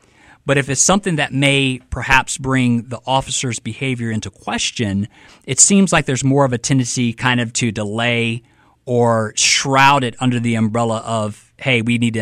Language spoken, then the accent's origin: English; Prichard, Alabama, United States; And so I grew up here in Pritchard, between Pritchard with my mother and father, and then in the Tolmanville area with my grandmother, and down the bottom with my aunts and uncles.